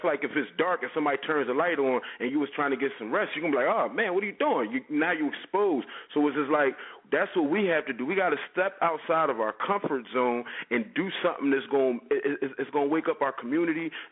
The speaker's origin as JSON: {"language": "English", "town": "Detroit", "region": "Michigan", "country": "United States", "tie": "born or raised there", "also_born_or_lived": "San Diego", "said": "I come from California. I was born in San Diego, and that was the nicer part of it. But my grandpa died, and that's what caused us to move to Detroit, and I actually seen the other side."}